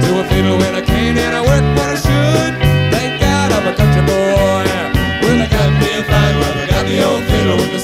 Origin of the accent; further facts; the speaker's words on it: Columbus, Ohio, United States; You've been listening to Reflection. We're from Columbus, Ohio.